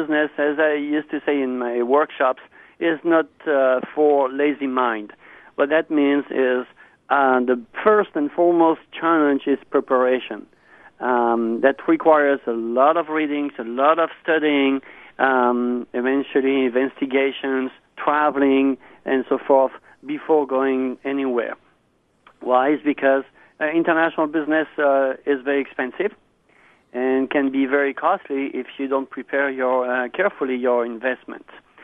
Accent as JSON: {"language": "English", "region": "Hauts-de-France", "country": "France", "accent": "French", "second_language": "English", "moved": "yes", "lives_now": "Alabama, United States", "said": "I have a small accent. I'm not from Alabama, but from the other side of the pond, that is in France, and come from a family of manufacturers making lace in north of France until the 70s."}